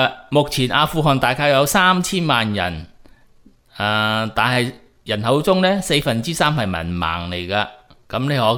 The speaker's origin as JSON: {"language": "Cantonese", "town": "Chaozhou", "region": "Guangdong", "country": "China", "said": "譬如我潮州人咁啊，成日都系我系格建啦，即系认同上咧就系认同咗自己系格建啦潮州人先，然后先至考虑到自己系咪广东人，系咪呢个中国人噶"}